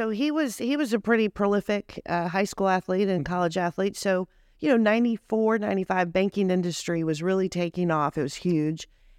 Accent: Charlotte, North Carolina, United States; born there; So I would call Charlotte, North Carolina my home. I lived in Charlotte. I was born there, just lived there a couple months.

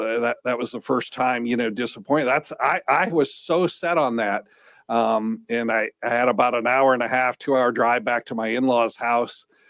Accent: Nebraska, United States; I grew up in Nebraska, so I'm kind of a Midwest farm kid.

